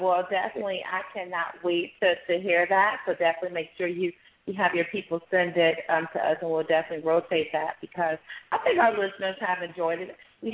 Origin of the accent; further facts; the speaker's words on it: Chicago, Illinois, United States; You know, I'm from Chicago, too.